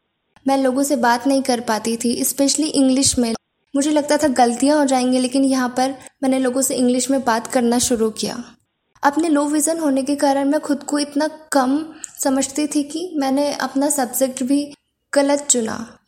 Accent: Indore, Madhya Pradesh, India; मैं इंदौर मध्य प्रदेश की रहने वाली हूँ।

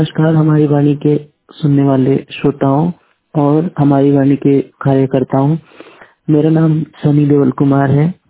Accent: Bihar, India; और मैं बिहार का मूल निवासी हूं।

